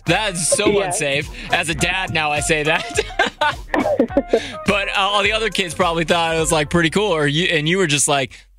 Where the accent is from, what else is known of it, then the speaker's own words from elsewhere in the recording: Wheeling, Illinois, United States; I grew up in the Wheeling area.